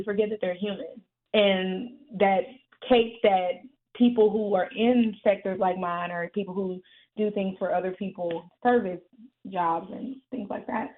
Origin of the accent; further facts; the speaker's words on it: Kansas City, Missouri, United States; moved away as an adult; now in Illinois, United States; I was raised in Kansas City and then moved to Illinois, where I was able to start teaching.